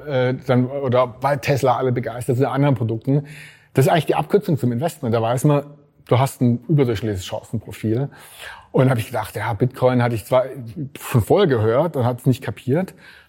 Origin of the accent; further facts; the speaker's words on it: Ludwigsburg, Baden-Württemberg, Germany; Und ich komme ja hier eben aus Ludwigsburg, Speckgürtel von Stuttgart.